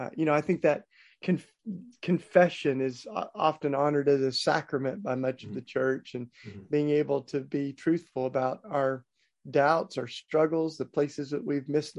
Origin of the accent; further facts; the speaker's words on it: Tennessee, United States; I'm from Tennessee originally, and in Tennessee we had a statue of Nathan Bedford Forrest